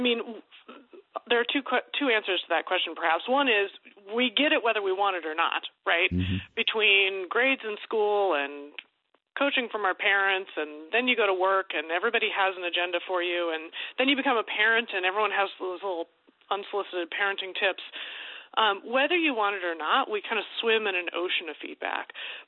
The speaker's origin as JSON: {"language": "English", "region": "Nebraska", "country": "United States", "tie": "born or raised there", "also_born_or_lived": "Iowa", "said": "honestly, I'm from Iowa, grew up in Nebraska, my dad's from Minnesota, and I spend part of every summer in Wisconsin, so you may hear a little bit of it in my voice now and there."}